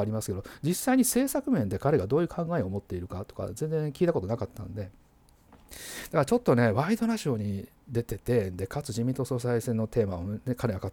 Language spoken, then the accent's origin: Japanese; Shiga, Japan; 私、あの滋賀出身でですね